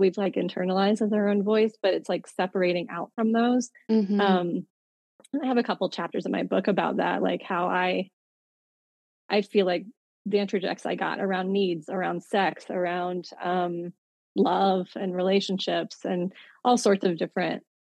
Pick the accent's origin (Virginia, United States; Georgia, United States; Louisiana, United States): Virginia, United States; Virginia Beach; But I truly thought that I was the reincarnation of this local legend where I grew up in Virginia Beach.